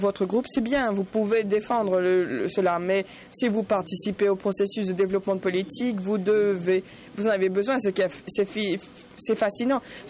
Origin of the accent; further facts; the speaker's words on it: France; je suis français.